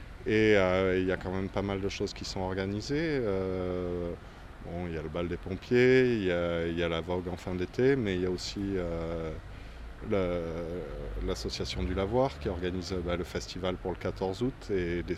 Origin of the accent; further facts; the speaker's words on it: Marseille, Provence-Alpes-Côte d'Azur, France; Moi, je viens de Marseille, donc ça fait un peu du changement quand même.